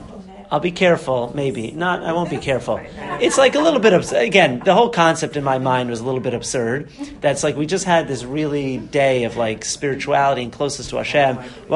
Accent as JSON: {"language": "English", "town": "Boston", "region": "Massachusetts", "country": "United States", "said": "I'm from Boston, so, you know, we're not in the fast crowd, as they say."}